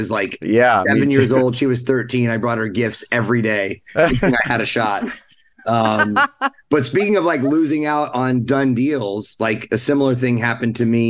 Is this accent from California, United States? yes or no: yes; Capitola, California, United States; also born or lived in Las Vegas; I was born in Las Vegas. I only lived there for a couple of years, and then I moved to Northern California. My mom grew up in San Jose, but then I moved to Santa Cruz. So I lived in Capitola till I was about